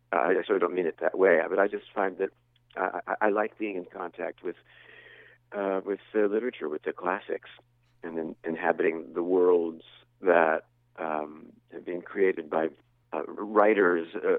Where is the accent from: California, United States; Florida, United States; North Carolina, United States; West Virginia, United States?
Florida, United States; Miami; moved away as an adult; now in New York, United States; I'm from Miami originally, born and raised there, went to New York to go to college, and stayed